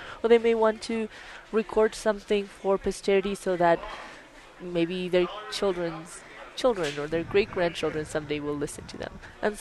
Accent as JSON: {"language": "English", "town": "Miami", "region": "Florida", "country": "United States", "tie": "born or raised there", "said": "was going to be my hometown of Miami."}